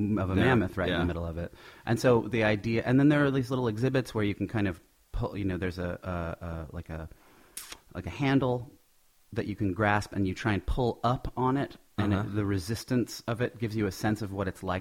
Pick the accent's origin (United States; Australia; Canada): United States; Los Angeles, California; and I'm from Los Angeles, so the prospect of seeing it destroyed by actual fire was very pleasing.